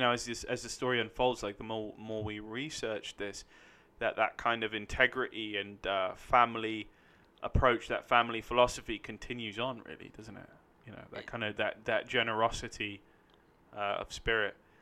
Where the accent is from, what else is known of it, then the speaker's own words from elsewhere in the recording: London, United Kingdom; I'm from London, United Kingdom, from a borough called... New Southgate / Enfield, like right on the border of those two.